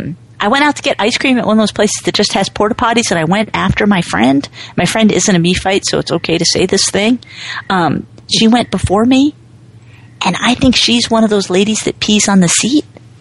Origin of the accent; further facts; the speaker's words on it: New England, United States; but I'm from New England, so I don't even.